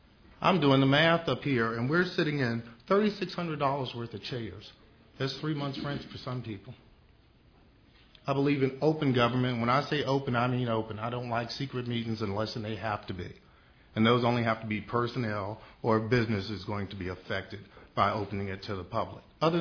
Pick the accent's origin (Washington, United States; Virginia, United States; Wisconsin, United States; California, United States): Virginia, United States; Charlottesville; I'm 50 years old, born and raised here in Charlottesville.